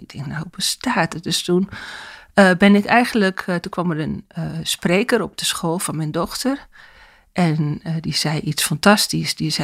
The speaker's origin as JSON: {"language": "Dutch", "town": "Amsterdam", "region": "North Holland", "country": "Netherlands", "tie": "born there", "also_born_or_lived": "Purmerend", "lives_now": "Zaandam, Netherlands", "said": "Ik ben geboren in Amsterdam. We hebben daarna in Purmerend gewoond en later in Amstelveen. En toen ben ik met Ronald gaan samenwonen in Zaandam."}